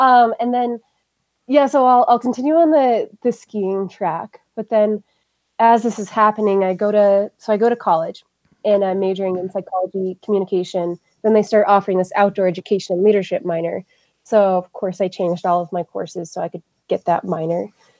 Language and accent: English; Pinedale, Wyoming, United States; Growing up in Pinedale, my parents were skiers. They were like my dad's family homesteaded in the Wyoming range, just outside of Pinedale, and guided trips in the mountains.